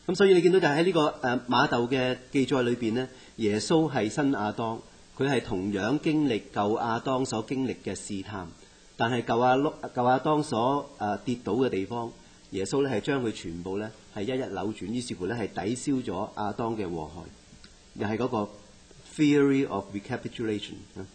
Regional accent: China; 这个就是我们中国人的弱点

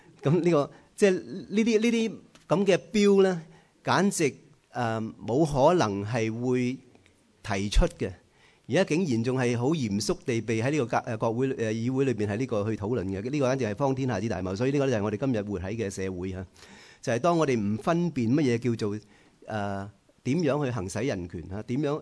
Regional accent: China; 亦都唔可以同我哋中國人嘅嗰個分豬肉咧，係相提並論啊

